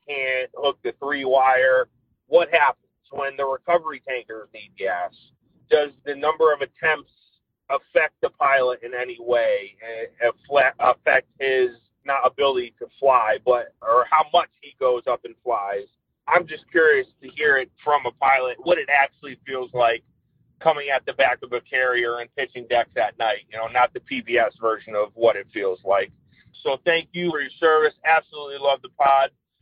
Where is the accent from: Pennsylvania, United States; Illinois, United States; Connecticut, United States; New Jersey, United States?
Connecticut, United States; Good morning, Jello. … I'm from Connecticut.